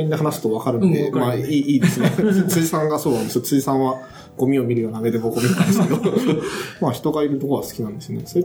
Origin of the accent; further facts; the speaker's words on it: Chiba, Japan; まあ出身千葉なんですけど。千葉の割と田舎のところなんですけど